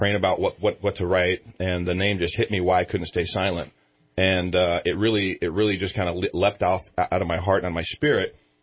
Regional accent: United States; And I just ran it as an American, as a Christian, as a black man, as a father, as a husband.

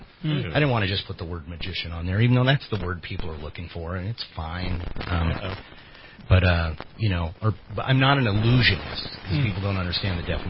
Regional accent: United States; also born or lived in East Los Angeles, California; Since I was six. I was born in East L.A., and my parents moved me up here when we were six.

